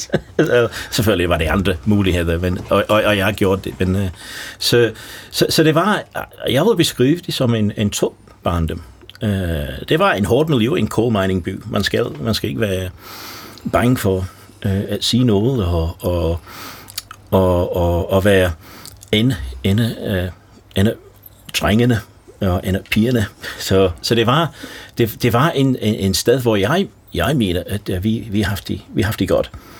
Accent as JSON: {"language": "Danish", "town": "Rawmarsh", "region": "Yorkshire and the Humber", "country": "United Kingdom", "tie": "born or raised there", "said": "Det var to kulminer og en stålarbejde i Romarsh, hvor jeg er vokset op, som er lidt uden for Rotherham."}